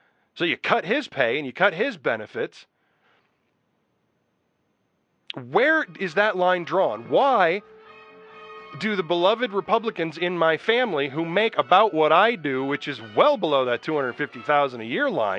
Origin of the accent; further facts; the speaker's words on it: Utah, United States; I did think it was a little different because I come from Utah, and I was out of state when I joined my first union.